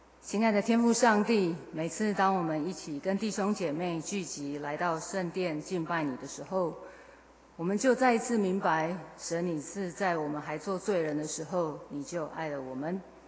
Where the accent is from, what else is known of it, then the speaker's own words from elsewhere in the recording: Taipei, Taiwan; 我是台北长大的，所以那个经验对我是很新鲜的，但是也是很恐怖的。